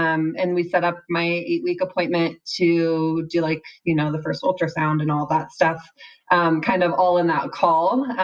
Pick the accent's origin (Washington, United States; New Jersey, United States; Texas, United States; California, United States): Washington, United States; Seattle; now in Utah, United States; Yeah, so I am from the Seattle area, but I recently moved to Utah with my husband, Mike, our son, Oliver, and our two big golden doodles, Remy and Walter.